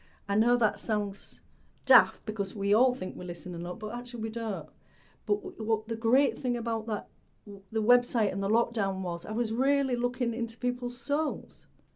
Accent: Hull, Yorkshire and the Humber, United Kingdom; I was living in Surrey and a long way from home because I'm from Hull.

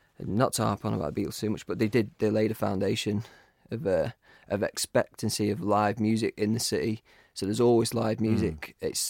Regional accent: Burscough, North West England, United Kingdom; I was brought up like in Burscough, obviously the canal is a massive thing.

